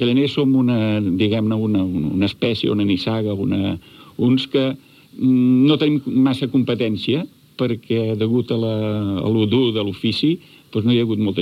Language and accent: Catalan; Sant Feliu de Codines, Catalonia, Spain; No, nosaltres som de Sant Feliu de Codines.